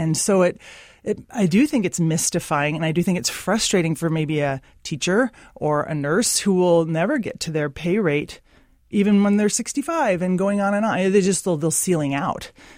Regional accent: Olympia, Washington, United States; also born or lived in Aberdeen; now in Seattle, United States; I love Seattle. I've been here for 16 years, and I grew up in Olympia and Aberdeen. You know, I'm Northwest.

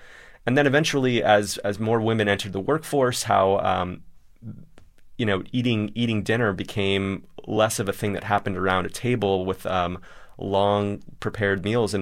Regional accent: Texas, United States; I grew up in Texas, where car culture kind of reigns supreme, and it's just a natural part of being a teenager, being a kid, being an adult, too.

